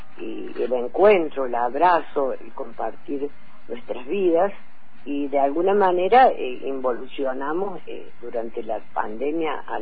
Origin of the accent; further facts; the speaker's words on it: Argentina; cuando vuelvo a la Argentina caemos en pandemia. Entonces el libro yo no lo presenté nunca en mi país